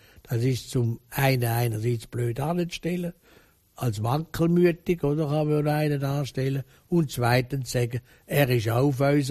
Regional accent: Switzerland; wir sind ja Schweizer und neutral

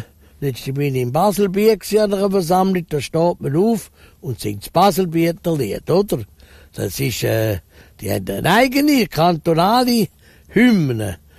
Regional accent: Switzerland; ist die Dankbarkeit Schweizer zu sein relativ gross.

